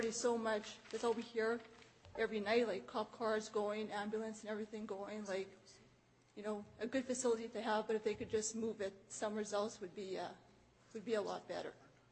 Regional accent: St. Boniface, Manitoba, Canada; I'm from St. Boniface.

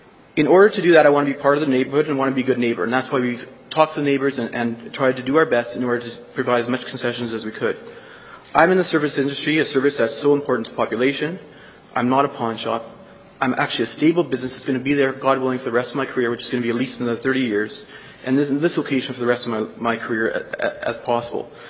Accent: Winnipeg, Manitoba, Canada; born there; I was born in Winnipeg, and I trained in medical school in Winnipeg and finished my dermatology residency in Vancouver, and I came back to Winnipeg because I love the city.

